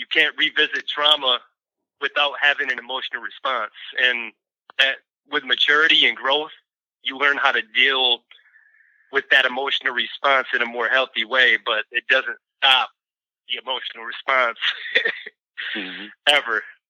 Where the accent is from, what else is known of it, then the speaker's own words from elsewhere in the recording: Grand Rapids, Michigan, United States; There was all different races and ethnicities in the area that I grew up in Grand Rapids.